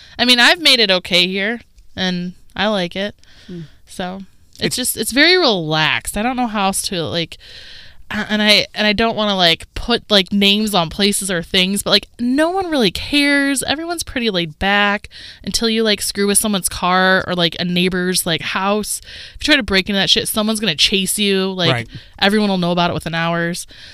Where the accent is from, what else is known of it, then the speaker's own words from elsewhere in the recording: Toledo, Ohio, United States; I'm like, I'm from West Toledo.